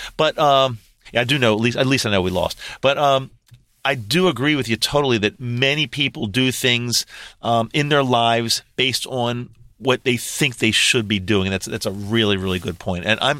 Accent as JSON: {"language": "English", "town": "Baltimore", "region": "Maryland", "country": "United States", "said": "And we're both from the Baltimore area, in case you're listening and you're not sure where we're from. We're both here in the Baltimore area."}